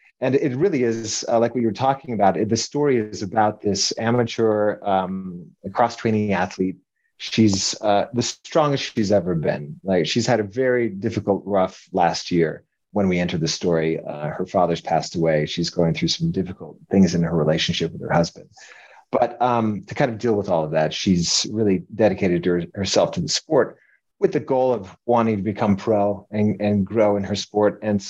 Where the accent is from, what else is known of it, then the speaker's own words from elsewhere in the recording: Denver, Colorado, United States; also born or lived in Utah; Originally from Colorado.